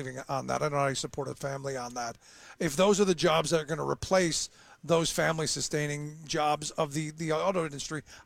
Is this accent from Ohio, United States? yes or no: yes; Cleveland, Ohio, United States; Look, I grew up in Cleveland. That was a massive facility, employed thousands of people. I remember, I worked for a trucking company in Cleveland at the time.